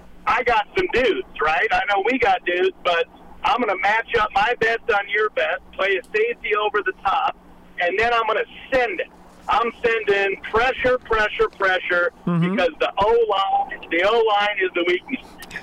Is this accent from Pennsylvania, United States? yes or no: no; New York, United States; now in Iowa, United States; I'm originally from New York, both sides of my family. You remind me of friends and family that I miss here in Iowa.